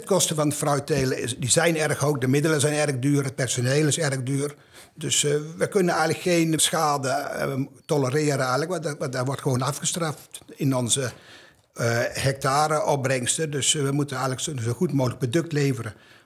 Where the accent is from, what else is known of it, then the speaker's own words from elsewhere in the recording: Deil, Gelderland, Netherlands; ik kom uit Deil.